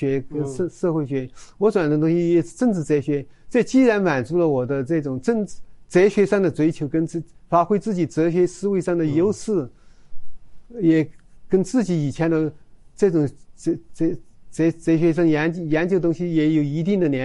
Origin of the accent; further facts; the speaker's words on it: China; 我中国人应该补充自己没有的东西